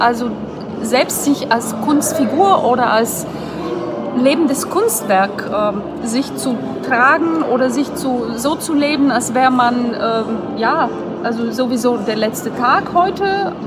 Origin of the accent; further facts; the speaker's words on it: Bulgaria; now in Germany; Bin 36, bin Bulgarin, bin 22 Mal umgezogen in dem 3. Bundesland.